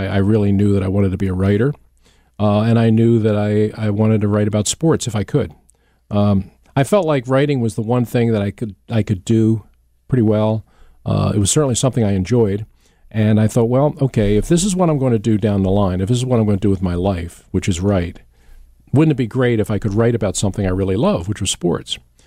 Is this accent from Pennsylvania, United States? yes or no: yes; Philadelphia, Pennsylvania, United States; I was born in Southwest Philly and grew up there. We lived in a little apartment over top of a shoe store on Woodland Avenue